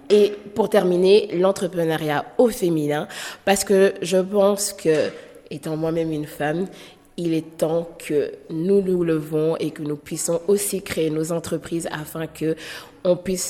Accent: Belgium; also born or lived in Kinshasa; je suis belgo-congolaise, je suis née à Kinshasa mais j'ai grandi en Belgique.

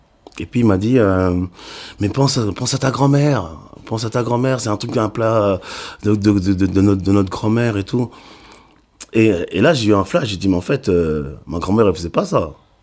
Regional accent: Waterloo, Wallonia, Belgium; also born or lived in Kinshasa; et je suis belge, d'origine congolaise et capverdienne. Et je viens de Waterloo, j'ai grandi là-bas, je suis né à Kinshasa.

